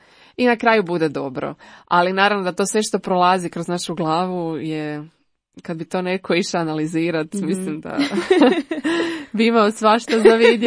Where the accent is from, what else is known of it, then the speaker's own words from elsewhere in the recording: Zagreb, City of Zagreb, Croatia; a ja sam ono iz Zagreba, rodom iz Zagreba, tu sam, mm-hmm. svi su mi u Zagrebu, mm-hmm. tako da i živim i dalje u Zagrebu, ali putujem do Rijeke